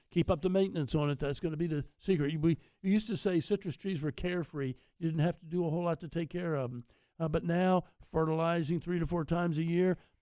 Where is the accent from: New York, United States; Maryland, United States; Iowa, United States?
Maryland, United States; Celeste and I did a lot of TV work together over the many years and been good friends, and we're both from Maryland.